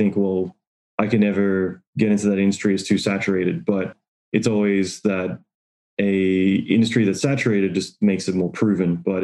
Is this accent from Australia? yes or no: yes; Australia; moved away as an adult; now in United States; I'm originally from Australia, but moving to the US